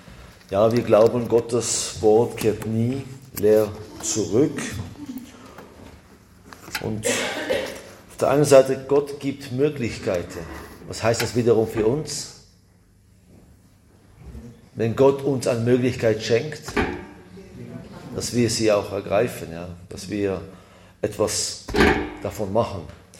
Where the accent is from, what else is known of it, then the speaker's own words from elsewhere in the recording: Israel; ich bin ja in Israel aufgewachsen